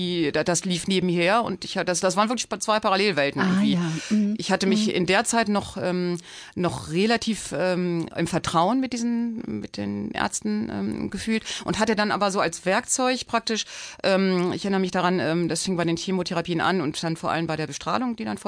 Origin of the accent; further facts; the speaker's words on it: Celle, Lower Saxony, Germany; also born or lived in Hamburg; Ich komme aus Celle, aber Hamburg ist die Stadt, an die ich mich gebunden fühle, wo ich studiert habe und gearbeitet.